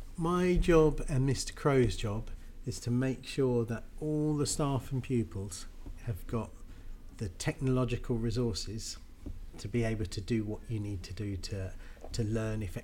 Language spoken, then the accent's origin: English; Dover, South East England, United Kingdom; I've come from Dover in Kent, which is right on the coast. It's the nearest place in England to France, and I grew up in a little village just outside of there. And then I went to school in Dover. And then when I finished my A-levels, I moved up to London when I was 17.